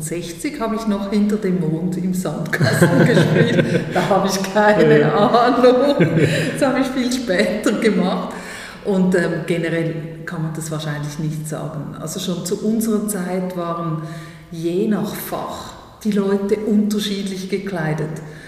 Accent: Switzerland; Ich komme aus der Schweiz, das wurde auch schon in den ersten Worten deutlich.

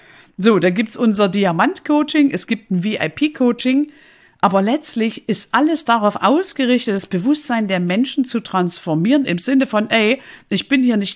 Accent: Saxony, Germany; accent: Saxon; ich bin Ossi, ich bin Sächsin, das hört man unschwer. Und dafür habe ich mich lange geschämt. Irgendwann habe ich gesagt, okay, ich gehe nicht zum Logopäden. Ich stehe einfach zu meinem Dialekt. Heute liebe ich ihn von Herzen.

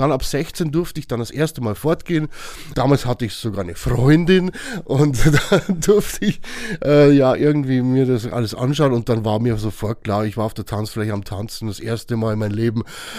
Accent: Cham, Bavaria, Germany; also born or lived in Hirschau; Also ursprünglich komme ich aus Cham in der Oberpfalz, also Nähe Furtenwald, das glaube ich sagt jedem was irgendwie. Und da habe ich bis, glaube ich, 96, 97 gewohnt und dann bin ich Richtung Hirschau gezogen, Monte Carlino.

